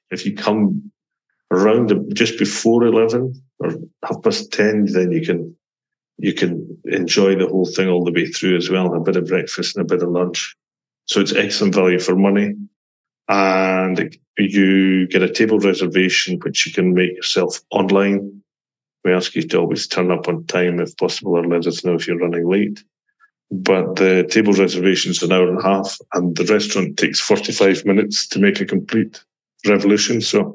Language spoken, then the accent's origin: English; Scotland, United Kingdom; moved away as an adult; now in Switzerland; people will be able to tell by my accent that I'm not a true Swiss. I was born and brought up in Scotland and came here for a winter season. It's been a very long winter season. It's been 33 years now. 34? No, it's 34 years now.